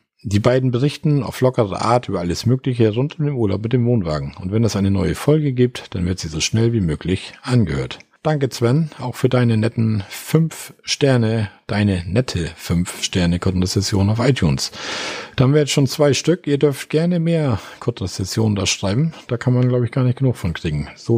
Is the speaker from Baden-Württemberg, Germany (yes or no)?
no; Osterrönfeld, Schleswig-Holstein, Germany; Osterrinfeld, da warst du in meinem Heimatort.